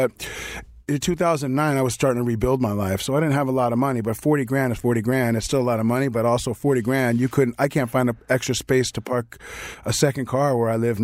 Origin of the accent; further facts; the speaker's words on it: New York, United States; now in Los Angeles, United States; being a New Yorker who lived in L.A. most of his life